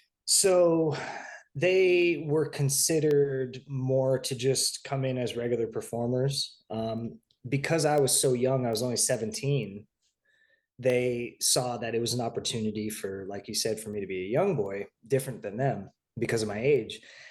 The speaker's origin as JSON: {"language": "English", "country": "United States", "tie": "born there", "said": "Obviously, I was born in America, but I was the first in my mom's family to be born in America."}